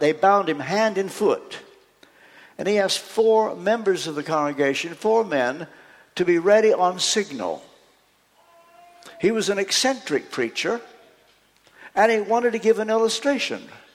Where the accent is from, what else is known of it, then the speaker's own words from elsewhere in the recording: Ashland, Kentucky, United States; I was brought up in Ashland, Kentucky, and they had revivals in those days.